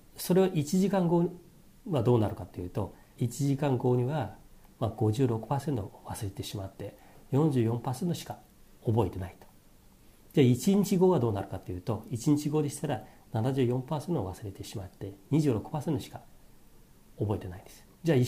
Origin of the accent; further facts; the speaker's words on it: China; Japanese is a second language; now in Japan; 私、まあ、出身なんですけども、中国大陸の方なんですね。で今から二十数年前来日しまして、当然日本語ってはオリジナルではないです。